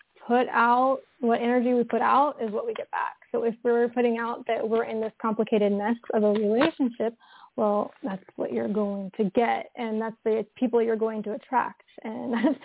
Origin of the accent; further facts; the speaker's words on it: California, United States; Yeah, I'm from Northern California.